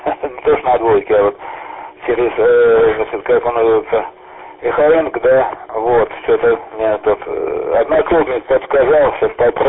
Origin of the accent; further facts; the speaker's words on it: Yelets, Lipetsk Oblast, Russia; я из Ельца.